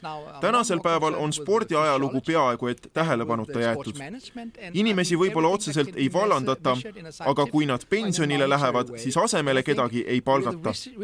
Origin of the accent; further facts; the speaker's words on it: Germany; Mina olen pärit Saksamaalt, riigist, kus spordi ajaloo tähtsus on vähenemas.